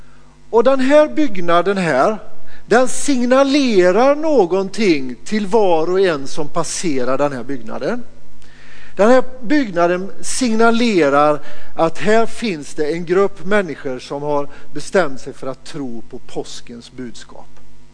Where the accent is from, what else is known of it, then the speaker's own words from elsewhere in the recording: Lidköping, Västra Götaland County, Sweden; en hemma i Lidköping där vi kommer. Vi kommer från Lidköping. Den lilla staden med den stora sjön.